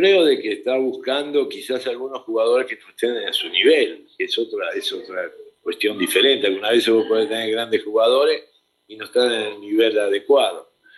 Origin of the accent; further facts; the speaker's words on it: Argentina; now in Mexico; yo que soy de Argentina